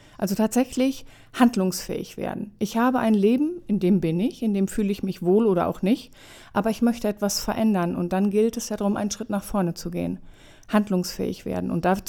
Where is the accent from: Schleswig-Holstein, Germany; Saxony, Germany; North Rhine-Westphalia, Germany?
North Rhine-Westphalia, Germany; ich bin vor gut zwei Jahren hier in die Gegend gezogen. Ich komme aus Nordrhein-Westfalen